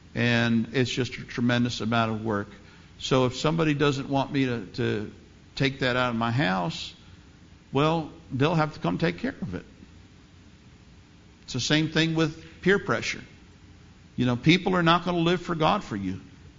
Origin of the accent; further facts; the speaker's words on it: New York City, New York, United States; Now, I grew up in the Bronx, and that's one of the best things that I got out of the Bronx, was the Bronx attitude.